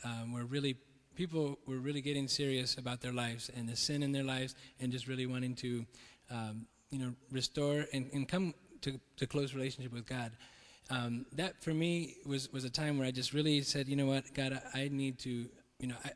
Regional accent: Madrid, Community of Madrid, Spain; I grew up in Spain. My parents were a missionary family in Madrid and just lived there. They were a church planting mission. And so I grew up in the faith

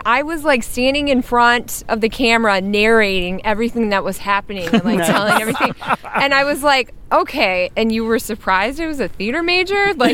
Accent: Eagan, Minnesota, United States; it was the Egan Stage Door Performers, because I grew up in Egan, Minnesota.

